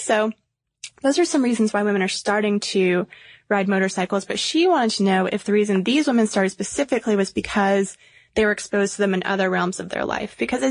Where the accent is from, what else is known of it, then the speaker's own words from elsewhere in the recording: South Carolina, United States; I'm from South Carolina, so I find this especially tragic.